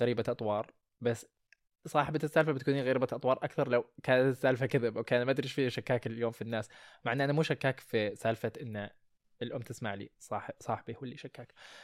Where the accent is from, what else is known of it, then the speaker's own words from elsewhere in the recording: Saudi Arabia; انا هندي انا سعودي انا خليجي